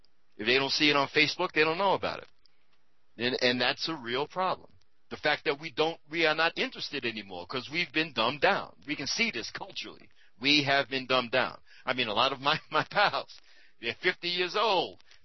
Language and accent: English; East Coast, United States; Now, remember, I'm from the East Coast, and I used to get some of the radio stations in New York when I lived in Newark.